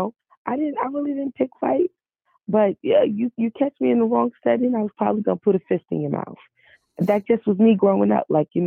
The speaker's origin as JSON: {"language": "English", "town": "Charlotte", "region": "North Carolina", "country": "United States", "tie": "born or raised there", "said": "Like, I grew up in Charlotte because my dad was on the run for murder."}